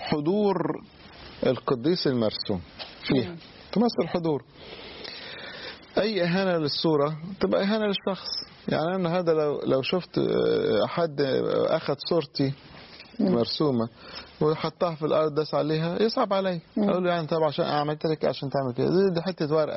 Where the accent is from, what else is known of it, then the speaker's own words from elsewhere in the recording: Upper Egypt, Egypt; في بعض البلاد عندنا في الصعيد عايمة على كنوز من الآثار